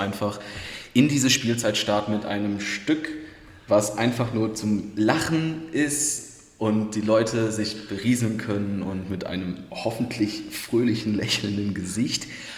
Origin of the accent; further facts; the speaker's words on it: Krefeld, North Rhine-Westphalia, Germany; also born or lived in Düsseldorf; Ich komme gebürtig aus Krefeld. Das ist bei Düsseldorf die Ecke. Also ja. In Düsseldorf geboren, in Krefeld aufgewachsen.